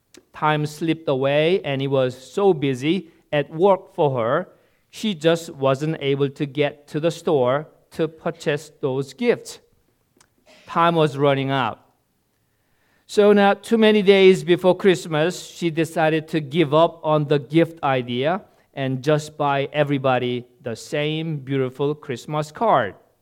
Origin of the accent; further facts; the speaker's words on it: Seoul, South Korea; Growing up in the Seoul, Korea, and with the same altitude like Boston, I enjoyed the four seasons, distinct four seasons in Korea